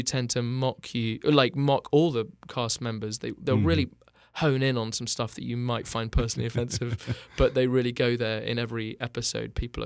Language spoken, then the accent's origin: English; United Kingdom; We don't talk about it. We're British.